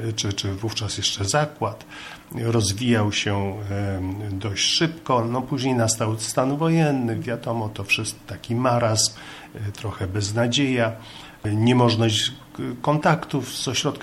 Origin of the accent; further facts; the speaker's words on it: Sopot, Pomeranian Voivodeship, Poland; also born or lived in Poznań; Ja jestem z Sopotu, więc to był powrót do domu.